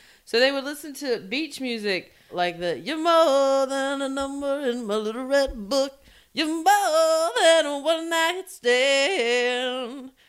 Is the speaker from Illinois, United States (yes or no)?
no; North Carolina, United States; I'm from North Carolina.